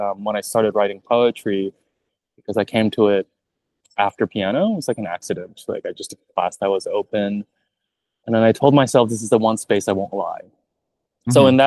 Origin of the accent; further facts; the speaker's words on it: Jacksonville, Florida, United States; also born or lived in Fresno; Which is where I grew up in Jacksonville.